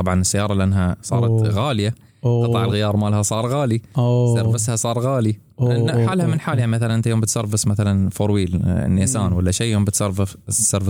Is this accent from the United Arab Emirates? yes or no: yes; United Arab Emirates; انا ممثل دوله الامارات. طالع انا شباب اماراتيين طالعين نمثل دوله الامارات